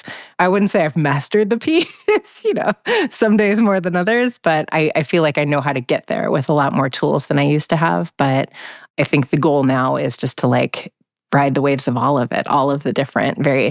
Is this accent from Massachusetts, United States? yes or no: no; Omaha, Nebraska, United States; I grew up in Omaha, Nebraska, but when I grew up there, like, I was the only Black kid.